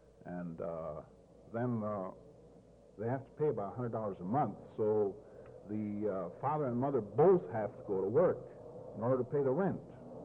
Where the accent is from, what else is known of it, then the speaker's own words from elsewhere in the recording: North Dakota, United States; And then in North Dakota, which is where I'm from, I have to get in a plug for my home state